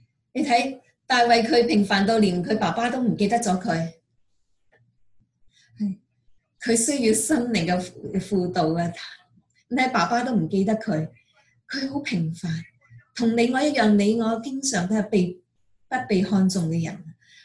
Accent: China; 他不是好像我们中国人口里说谦卑，但是其实心很想

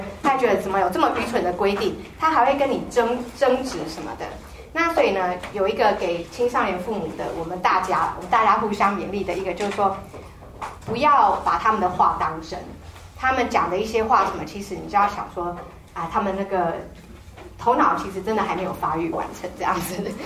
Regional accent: United States; 虽然说我小时候是在美国长大的

